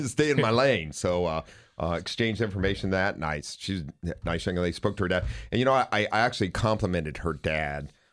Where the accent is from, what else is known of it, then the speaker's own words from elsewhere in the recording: Ohio, United States; I grew up in Ohio.